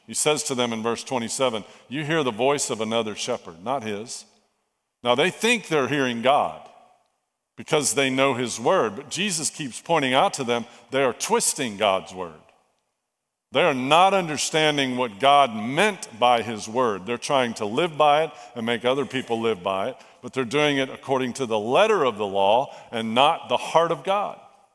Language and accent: English; United States; born there; Well, I was born in America. I was born in a family that's believers.